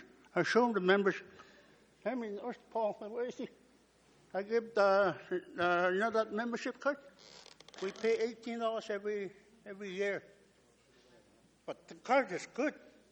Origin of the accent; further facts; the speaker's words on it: Ontario, Canada; I'm not French. I'm just an Indian like you guys. I went to school 14 years in Banbridge, Ontario.